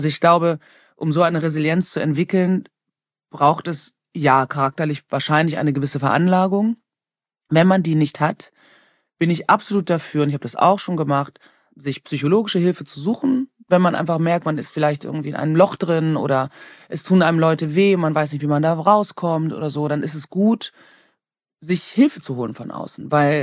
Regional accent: Germany; ich halb schwarz bin, würde ich mal sagen. Ne? Weil ich bin halt in Deutschland aufgewachsen. Ich bin aber, mein Vater ist aus Kamerun. Ich bin halt eine Deutsche mit sichtbarem Migrationshintergrund.

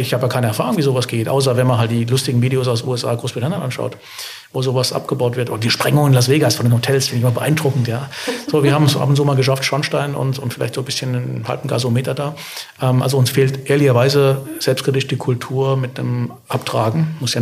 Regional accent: Frankfurt, Hesse, Germany; Aber gut, ich bin ja aus Frankfurt

